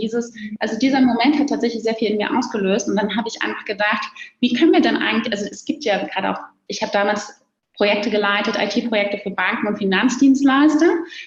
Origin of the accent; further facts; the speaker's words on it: Berlin, Germany; born there; Und jetzt bin ich gebürtige Berlinerin